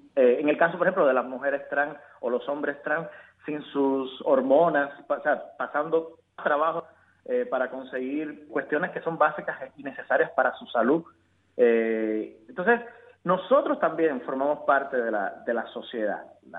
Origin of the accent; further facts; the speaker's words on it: Cuba; también para lo colectivo como pueblo cubano, es que nosotros también estamos ahí y estamos puestos también para la libertad de nuestro país